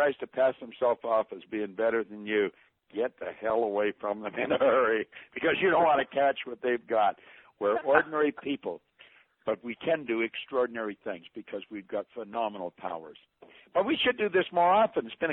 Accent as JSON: {"language": "English", "country": "Canada", "said": "Now, I'm a Canadian, and I'm saying that as a Canadian."}